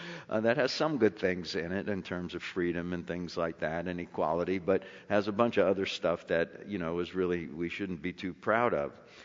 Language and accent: English; New York City, New York, United States; Steve and I are both from the Holy Land. We are both from New York City.